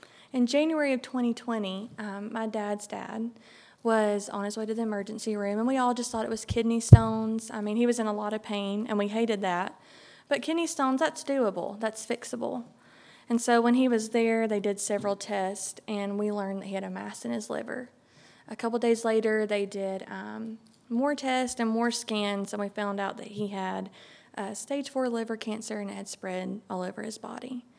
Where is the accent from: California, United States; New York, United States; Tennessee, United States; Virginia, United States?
Tennessee, United States; Bristol; also born or lived in Dalton, Georgia; So 20 years ago, my family moved from Dalton, Georgia. I'm originally from Bristol, Tennessee, and that's where all my family still is. We're big Vols fans.